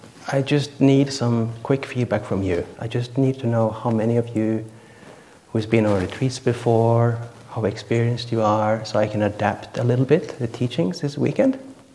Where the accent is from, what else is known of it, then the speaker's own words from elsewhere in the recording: Norway; English is a second language; now in Australia; I was born and raised in Norway, but I've been here in Australia for almost 12 years, living on the other side of the road in the monastery